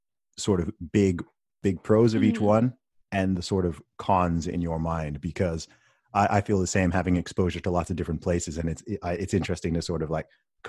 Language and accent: English; Saudi Arabia; When I tell people I grew up in Saudi Arabia